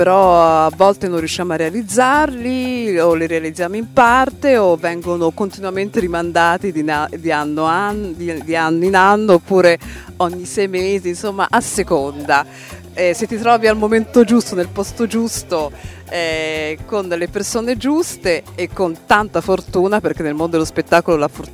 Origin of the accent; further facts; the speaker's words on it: Florence, Tuscany, Italy; nata e cresciuta a Firenze